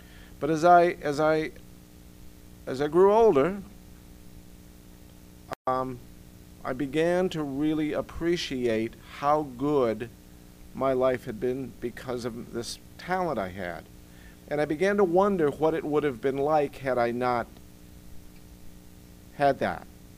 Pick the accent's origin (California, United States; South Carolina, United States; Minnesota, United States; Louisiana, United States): Minnesota, United States; I grew up in Minnesota. My father was a farmer. My first five grades in school, I went to a one-room school, outdoor toilets, all eight grades in one room.